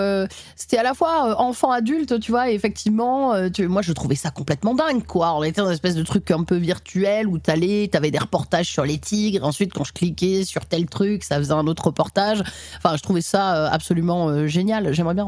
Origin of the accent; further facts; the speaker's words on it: Nîmes, Occitanie, France; born there; Je suis née le 8 septembre 1990. Je suis une enfant des années 90, yes. Et je suis née à Nîmes, dans le Gard.